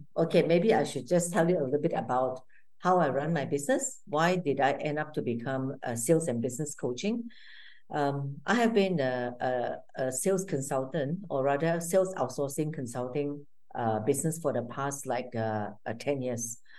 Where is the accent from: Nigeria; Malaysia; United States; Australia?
Malaysia; now in Singapore; So I was living in Thailand for a while. I'm a Malaysian by nationality and now living in Singapore